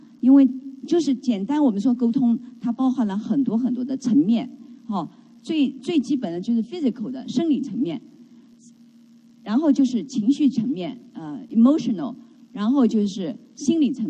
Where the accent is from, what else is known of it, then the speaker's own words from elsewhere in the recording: China; 所以我是觉得我们大陆来的人有一点点先天不足，因为我们很多人成长在那个什么文化大革命，